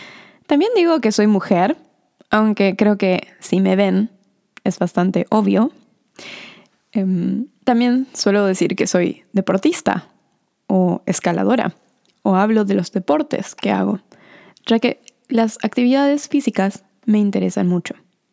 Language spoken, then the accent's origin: Spanish; Argentina; also born or lived in Norway / Sweden / United States / Denmark; Soy argentina, ya que siento que el país en el que nacimos suele decir mucho de nosotros. Pero también puedo decir, o podría decir, Noruega, Suecia, Estados Unidos y Dinamarca, porque son países donde viví.